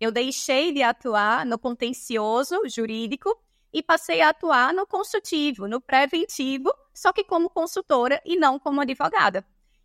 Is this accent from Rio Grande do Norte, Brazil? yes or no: yes; Natal, Rio Grande do Norte, Brazil; E pelo meu sotaque, vocês devem ter percebido. Eu sou de Natal, Rio Grande do Norte, sou potiguar